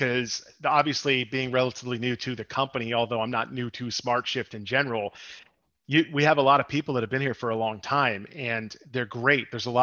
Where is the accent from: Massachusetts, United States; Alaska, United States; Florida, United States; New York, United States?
Massachusetts, United States; I'm originally from the South Shore of Boston.